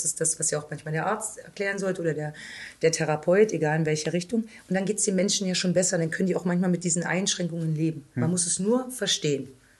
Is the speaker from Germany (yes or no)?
yes; Forst, Germany; Dresden wäre so meine Stadt mal gewesen. Aber ich bin, glaube ich, nicht mutig genug und irgendwie klebt mein Arsch hier in Forst.